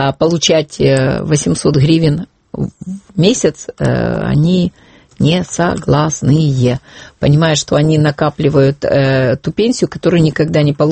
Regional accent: Zaporizhzhia, Zaporizhzhia Oblast, Ukraine; Ну, вот я выросла в Запорожье в русскоязычной семье.

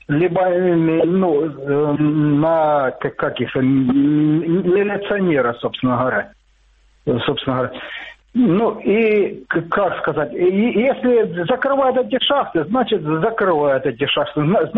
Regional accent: Mariupol, Donetsk Oblast, Ukraine; Здравствуйте … с Мариуполя.

